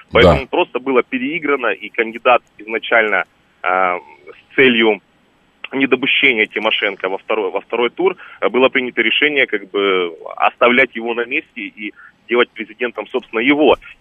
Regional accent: Krasnodar Krai, Russia; я сам с Кубани, у нас в станицах балакают, не говорят на украинском, но балакают.

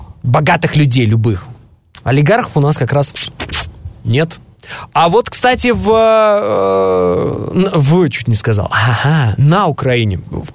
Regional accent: Moscow, Russia; я тоже из Москвы

